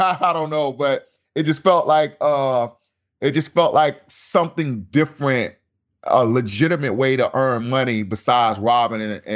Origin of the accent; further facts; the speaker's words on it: Tampa, Florida, United States; growing up in Central Park Village was extremely difficult. It was surrounded by a lot of violence. We didn't have any gangs back then in Tampa.